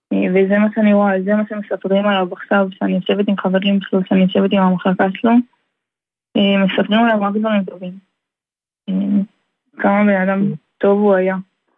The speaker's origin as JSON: {"language": "Hebrew", "town": "Petah Tikva", "region": "Central District", "country": "Israel", "tie": "born or raised there", "lives_now": "Tel Aviv, Israel", "said": "אנחנו עכשיו מתל אביב, אבל היינו, למדנו בפתח תקווה. היינו בבית ספר בפתח תקווה, כל החיים שלנו הרוב היה בפתח תקווה"}